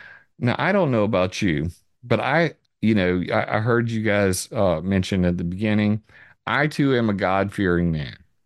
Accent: Sumter, South Carolina, United States; moved away as an adult; also born or lived in Vandenberg Air Force Base; Now, I grew up in Sumter, South Carolina. I was originally born on Vandenberg Air Force Base.

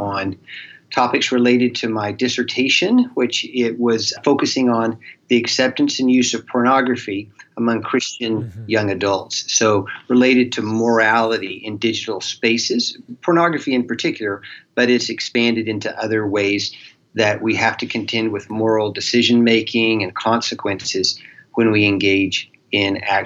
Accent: Texas, United States; accent: Southern; You may pick up a little bit of a Southern accent. I am from Texas originally and near Lubbock, Texas. I went to Texas Tech

